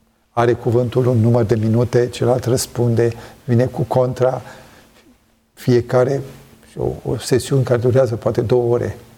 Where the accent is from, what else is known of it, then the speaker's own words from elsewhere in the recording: Romania; Suntem mândri că suntem români.